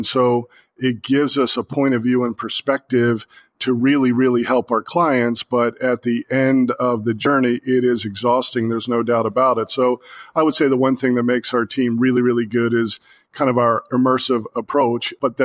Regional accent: Baltimore, Maryland, United States; when I travel around the country and I say, oh, I'm from Baltimore, people go, man, are you kidding?

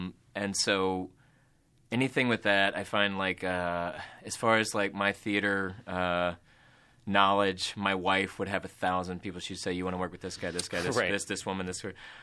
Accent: Mississippi, United States; Like, I'm from Mississippi, so anything, you know, any sort of that region. Although I can't do a Southern accent to save my life

